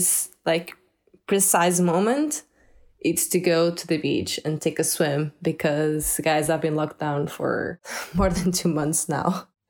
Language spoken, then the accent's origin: English; Portugal; I'm closer, my hometown is closer to Porto, and I've worked in Porto in the past